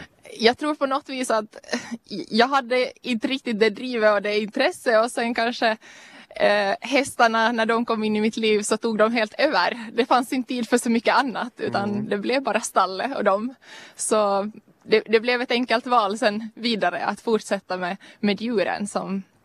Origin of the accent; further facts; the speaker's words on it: Finland; now in Sweden; det har varit skönt att vara hemma i Finland också en lite längre period för en gångs skull.